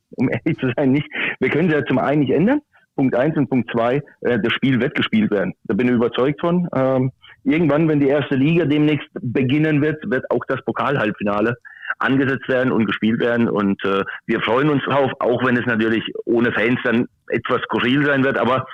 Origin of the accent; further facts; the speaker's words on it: Muggensturm, Baden-Württemberg, Germany; Heute aktuell in Muggensturm, in meiner Heimat. Das ist in der Nähe von Karlsruhe.